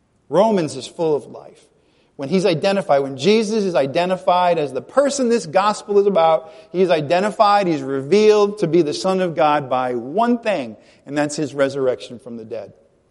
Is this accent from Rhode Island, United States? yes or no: yes; Rhode Island, United States; accent: Rhode Island; forgive my Rhode Island accent